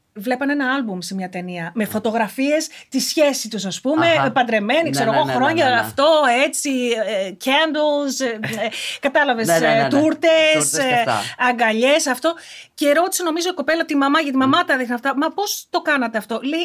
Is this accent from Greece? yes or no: no; United States; Όσοι δεν το ξέρουν, είμαι Αμερικάνα, έχω γεννηθεί στην Αμερική.